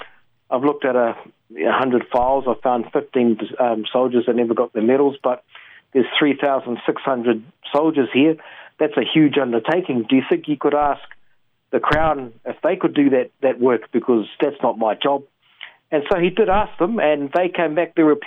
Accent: Gisborne, New Zealand; I'm from Te Tairāwhiti. My grandfather was Ngaita Manuhiri, Rongo Fukata, Te Aotanga, Mahaki, Ngāti Parau. My grandmother was a Kahununu, Ngāti Toa, and Kaitahu.

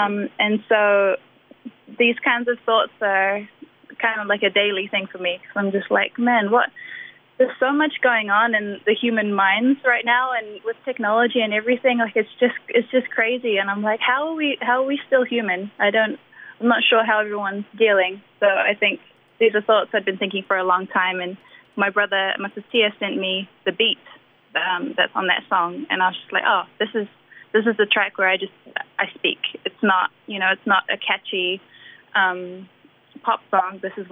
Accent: New Zealand; born there; I was born in New Zealand, so I think all of those influences kind of collide, and that always comes out in my music.

